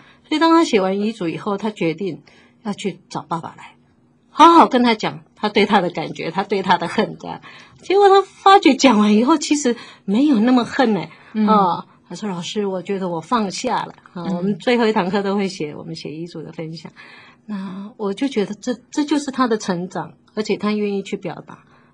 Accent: China; 所以我们中国人学习到的可能是比较压抑的。

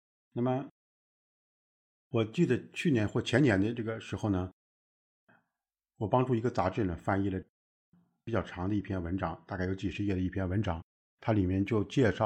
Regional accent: China; 那我们作为中国人，我们生活在这样的一个文化氛围下，生活在这样的一个大的团体之内的这个时候呢

